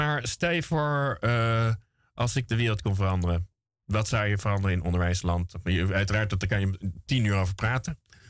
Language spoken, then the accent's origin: Dutch; North Holland, Netherlands; ik ben totaal geen Brabander. Ik kom uit Noord-Holland gewoon.